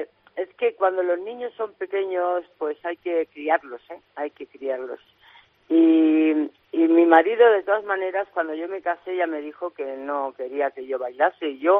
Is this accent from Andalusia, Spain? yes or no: yes; Córdoba, Andalusia, Spain; quería, además, crear algo que vieran que era mi tierra, porque ahí la Soleá del Mantón, ¿no? Que la estás viendo, estás viendo a Córdoba, ¿no?